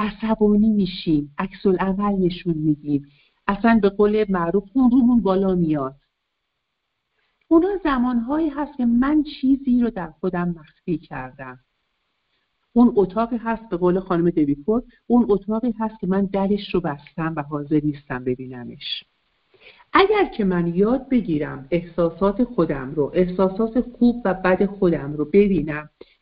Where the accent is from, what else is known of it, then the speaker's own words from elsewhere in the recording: Iran; ما انسانیم و در یک کشوری مثل ایران به دنیا اومدیم، در یک خانواده های سنتی بزرگ شدیم